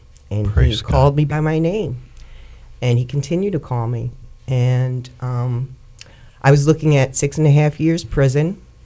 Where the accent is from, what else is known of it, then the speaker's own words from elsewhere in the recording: Brooklyn, New York, United States; born there; I was born in Brooklyn, but I didn't come from a family of drug addicts or alcoholics.